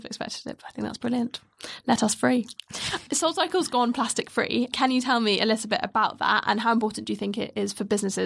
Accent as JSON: {"language": "English", "country": "United Kingdom", "said": "we're far too cynical and we're very British and we don't want to show too much emotion."}